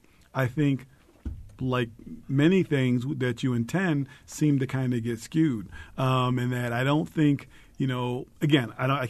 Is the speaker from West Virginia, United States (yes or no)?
no; Rome, New York, United States; You know, I'm originally from Rome, New York, and we used to think of Syracuse as the big prosperous city.